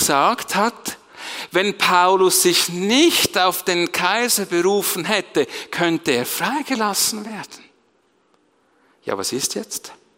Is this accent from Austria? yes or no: no; Switzerland; Als Schweizer würde ich doch sagen, wenn du die Freiheit wählen kannst und die Gefangenschaft, dann wählst du logischerweise die Freiheit.